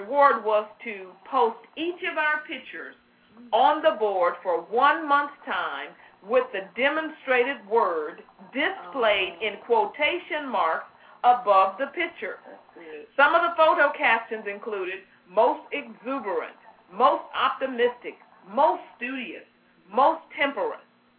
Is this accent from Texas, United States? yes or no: yes; Houston, Texas, United States; I grew up in Houston, Texas, and my fifth grade teacher was Miss Verna Jones.